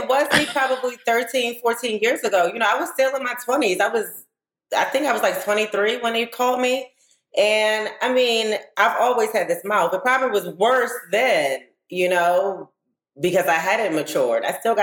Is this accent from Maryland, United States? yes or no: yes; Baltimore, Maryland, United States; And I, at this point, I'm from Baltimore. I'm very familiar with who Robin is.